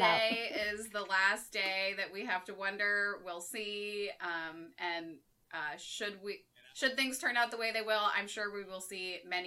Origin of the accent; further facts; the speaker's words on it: Rhode Island, United States; I grew up in Rhode Island, and I don't have